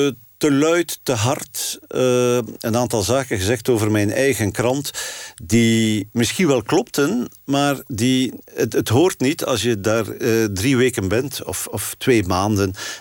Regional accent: Flanders, Belgium; now in Netherlands; Ik blijf een Vlaming, geboren en getogen in Vlaanderen. Met Vlaamse kinderen en kleinkinderen. En een Vlaamse cultuur die heel diep in mij zit. En een Vlaamse opvoeding.

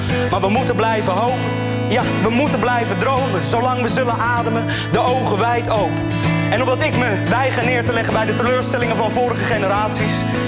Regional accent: Almere, Flevoland, Netherlands; Ik ben opgegroeid in Almere en dat is voor niemand leuk...

